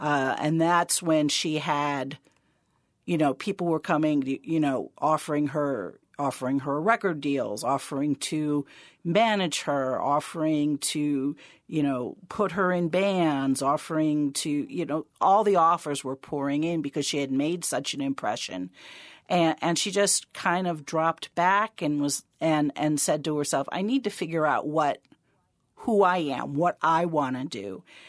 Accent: East Coast, United States; which I'm from the East Coast, so I can hear it.

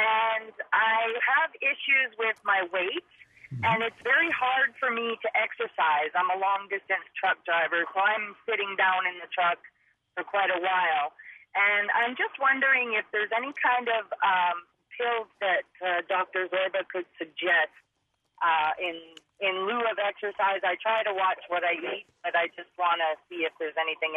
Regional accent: Canada; I'm a Canadian trucker.

